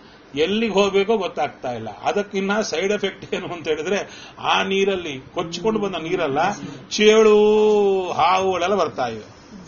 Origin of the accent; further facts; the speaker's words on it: Kurnool, Andhra Pradesh, India; ನಮ್ಮ ಊರು ಕರ್ನೂಲು, ಮಂತ್ರಾಲಯದ ಹತ್ತಿರ. ಮಂತ್ರಾಲಯಕ್ಕೆ ನೀರು ಬಂದಿತ್ತಲ್ಲ, ಅವಾಗೆ ನಮ್ಮೂರಿಗೂ ಬಂದಿತ್ತು.